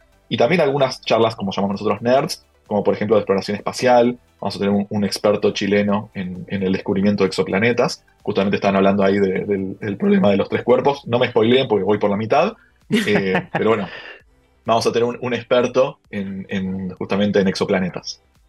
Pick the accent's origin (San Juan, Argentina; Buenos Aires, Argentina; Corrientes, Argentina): Buenos Aires, Argentina; Por si notaron mi acento, soy de Buenos Aires.